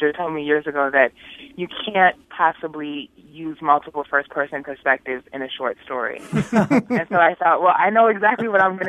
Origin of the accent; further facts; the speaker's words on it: New York City, New York, United States; I'm a New Yorker, and I grew up in Harlem, kind of, you know, northwest edge of Harlem, right between Harlem and Washington Heights.